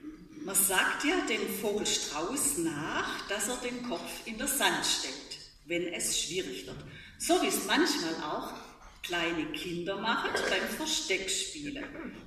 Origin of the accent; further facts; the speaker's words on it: Rotenhaar, Baden-Württemberg, Germany; born there; now in Dürrenzimmern, Germany; Ich bin nämlich gebürtig aus Rotenhaar bei Gschwendt und wir sind im Sommer immer ins Freibad, nach Mohat. Ich wohne inzwischen in Dürrenzimmern bei Brackenheim, bei Heilbronn, bin verheiratet